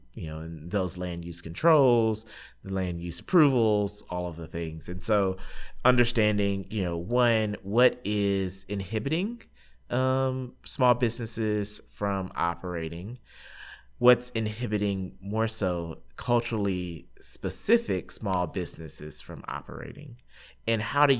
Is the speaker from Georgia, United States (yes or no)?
yes; Atlanta, Georgia, United States; so I grew up in Atlanta. You know, where it was a community that's, you know, I'm African American male, and it's a community that, you know, is largely African American.